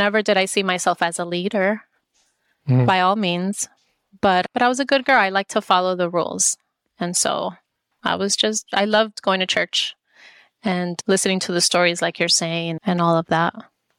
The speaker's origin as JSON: {"language": "English", "town": "Jersey City", "region": "New Jersey", "country": "United States", "tie": "born or raised there", "also_born_or_lived": "El Salvador", "said": "In Jersey. So I was born in El Salvador, but at the age of 5, I went to Jersey, and that's where I grew up. Jersey City. I'm a city girl."}